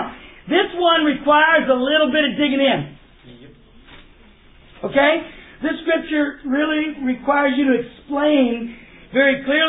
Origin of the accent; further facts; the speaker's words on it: Texas, United States; But my team, I grew up in East Texas. I'm a Cowboy fan.